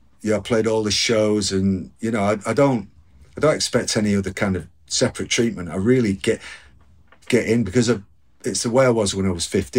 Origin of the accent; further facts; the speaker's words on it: Manchester, North West England, United Kingdom; also born or lived in Portland; When I came back from Portland, I moved to Manchester, not because it's my hometown.